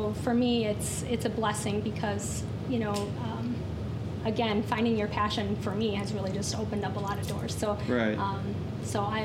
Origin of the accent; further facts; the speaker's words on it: Wisconsin, United States; we are doing as much promotion in Wisconsin since that's my hometown.